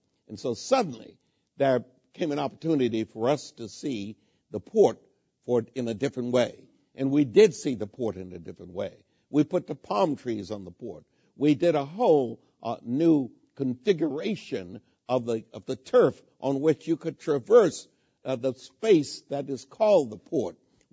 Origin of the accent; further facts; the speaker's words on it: Texas, United States; I am an immigrant. I came from Texas, and I came here looking for a better opportunity, and I got a better opportunity.